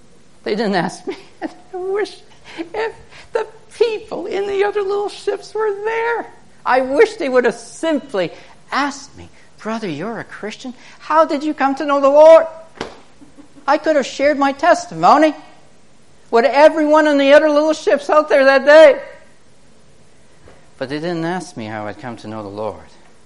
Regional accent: Canada; I'm a Canadian. I don't even vote.

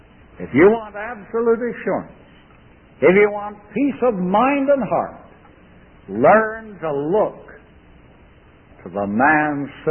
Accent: Galt, Ontario, Canada; In the athletic club that I was in my hometown of Galt, Canada

